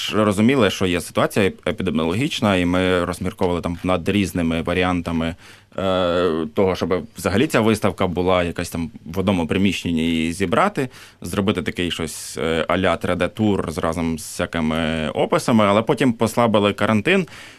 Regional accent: Smila, Cherkasy Oblast, Ukraine; я родом зі Сміли.

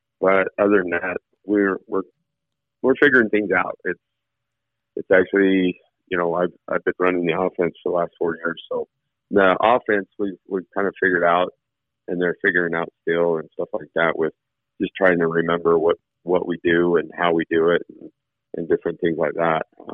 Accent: Rigby, Idaho, United States; No, actually, I grew up in Southeast Idaho, over in a little town called Rigby. It's not so little anymore.

